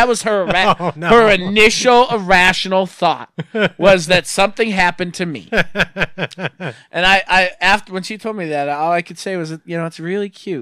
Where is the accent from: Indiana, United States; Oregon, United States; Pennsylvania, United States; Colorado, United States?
Pennsylvania, United States; Scranton; I grew up in West Scranton.